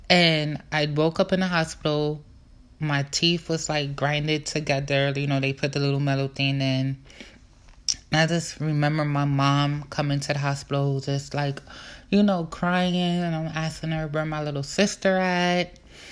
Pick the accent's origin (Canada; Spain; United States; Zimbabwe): United States; Brooklyn, New York; And I'm just all around Brooklyn, from East Flatbush